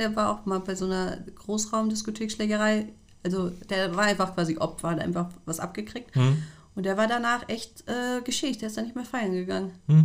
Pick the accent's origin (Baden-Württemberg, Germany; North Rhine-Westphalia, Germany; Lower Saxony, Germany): Lower Saxony, Germany; Delmenhorst; Ich bin ja in Delmenhorst aus Versehen aufgewachsen.